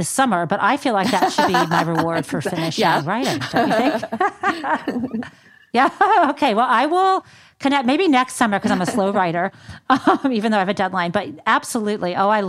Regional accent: Michigan, United States; because I'm from Michigan, as I mentioned

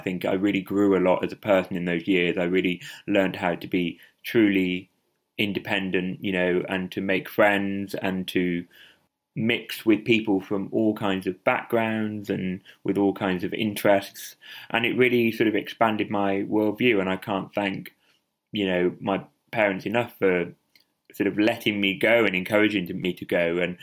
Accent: Wales, United Kingdom; I grew up in South Wales and a very happy childhood.

